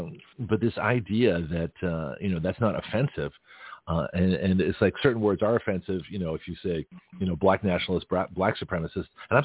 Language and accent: English; Canada; now in United States; Now, I came here as a Canadian, you know, and I still identify as, you know, partly Canadian, but I don't have allegiance to Canada.